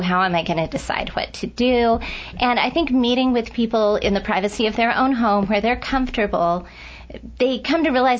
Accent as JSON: {"language": "English", "town": "Prescott", "region": "Arizona", "country": "United States", "tie": "born or raised there", "said": "I grew up here in the Prescott area, graduated from Bradshaw."}